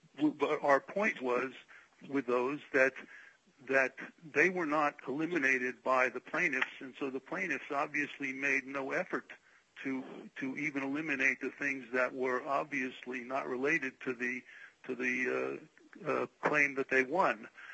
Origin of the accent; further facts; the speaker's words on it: Pittsburgh, Pennsylvania, United States; from Pittsburgh